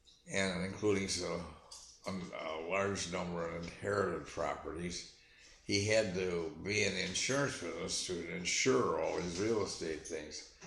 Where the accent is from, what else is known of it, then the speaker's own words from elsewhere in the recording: East Syracuse, New York, United States; born there; I was born in East Syracuse, New York.